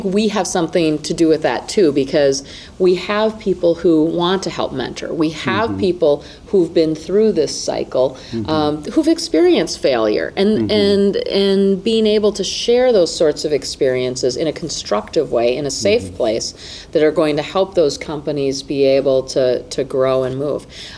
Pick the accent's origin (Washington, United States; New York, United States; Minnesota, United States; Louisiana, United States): Minnesota, United States; Mankato; I've been down to Mankato a couple of times. That's my hometown.